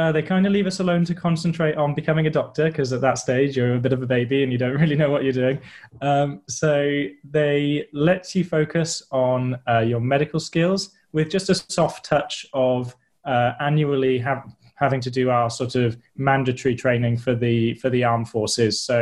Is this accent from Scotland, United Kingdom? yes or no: no; Wales, United Kingdom; I grew up in South Wales, kind of overlooking the Bristol Channel, right next to the sea.